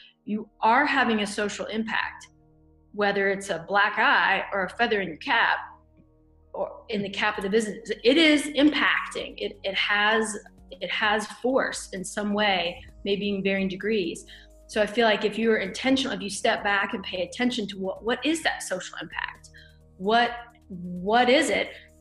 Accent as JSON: {"language": "English", "region": "the South", "country": "United States", "tie": "born or raised there", "said": "growing up in the South"}